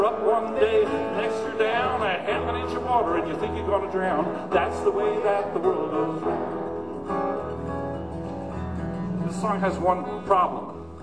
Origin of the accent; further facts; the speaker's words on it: New York, United States; Hey, wait a minute. I'm a New Yorker, man. I don't have a car.